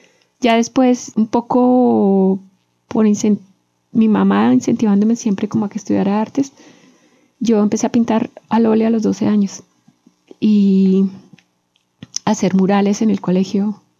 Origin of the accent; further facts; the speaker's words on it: Bogotá, Colombia; Yo soy bogotana. Nací en la Clínica Comuneros, en la calle Sexta con carrera 30. Y mis padres también son bogotanos.